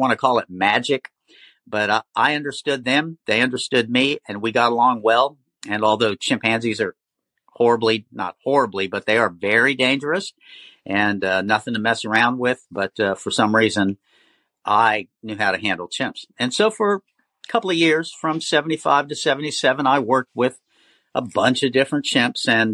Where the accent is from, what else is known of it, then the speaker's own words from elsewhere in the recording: Boston, Massachusetts, United States; also born or lived in Florida / North Carolina / New Jersey / Oklahoma; now in San Francisco, United States; No, I'm actually from Boston, and my dad was in the military, so we did a lot of travel, international as well as, you know, we've lived in a bunch of states, Florida, North Carolina, New Jersey, Massachusetts a couple of times, and Oklahoma.